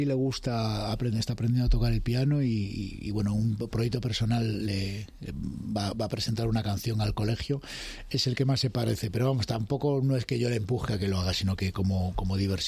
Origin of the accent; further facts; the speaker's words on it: Galicia, Spain; accent: Galician; tenía acento gallego, pero bueno, que... Me gusta tener el acento neutro, o sea, que no se sepa muy bien de dónde eres.